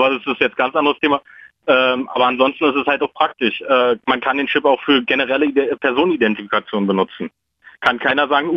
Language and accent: German; Hellersdorf, Berlin, Germany; Ich komme aus Hellersdorf.